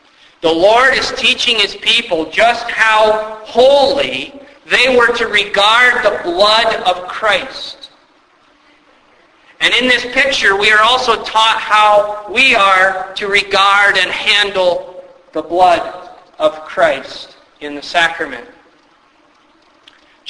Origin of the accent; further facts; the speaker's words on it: United States; I know I'm an American, but you get the point.